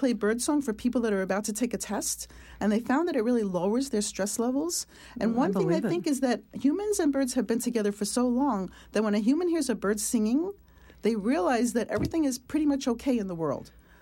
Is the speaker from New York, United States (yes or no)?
yes; New York City, New York, United States; also born or lived in Massachusetts; I grew up in New York City, but I spent all my summers in a little tiny town in Massachusetts, so I've always loved nature.